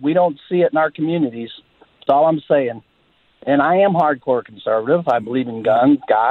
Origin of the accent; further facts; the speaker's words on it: Missouri, United States; I'm from Missouri.